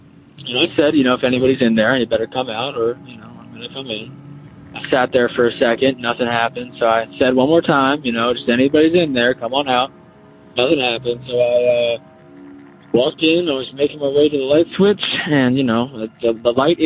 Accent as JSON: {"language": "English", "region": "Maryland", "country": "United States", "said": "I'm from Maryland, and I currently live in one of the oldest houses in our county."}